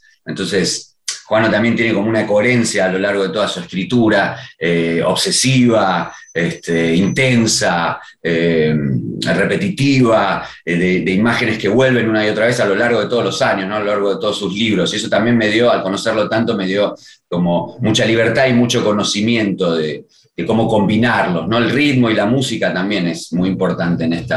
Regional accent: Lomas de Zamora, Buenos Aires Province, Argentina; a los 14 años, empecé a estudiar teatro en Lomas de Zamora, que es de allá de donde soy

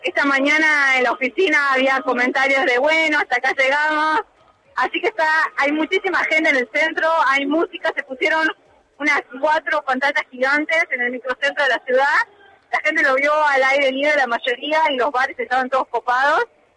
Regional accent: Tartagal, Salta, Argentina; now in Croatia; yo soy de Salta, de Tartagal, y vivo en Croacia hace 4 años.

